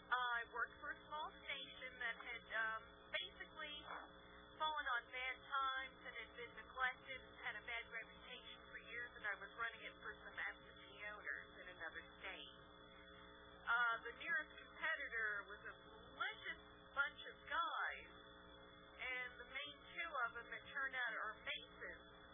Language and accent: English; North Carolina, United States; I'm from North Carolina.